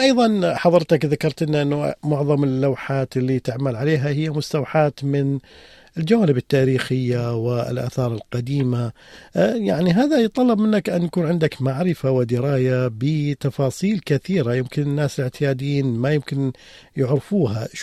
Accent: Iraq; يعني إحنا كعراقيين

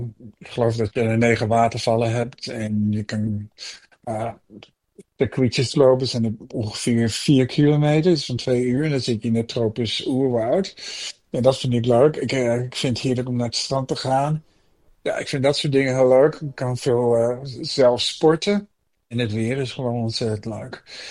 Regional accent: Amsterdam, North Holland, Netherlands; now in Brisbane, Australia; Ik ben in Amsterdam opgegroeid. Dus mijn vrouw en ik dachten, we gaan terug naar Brisbane.

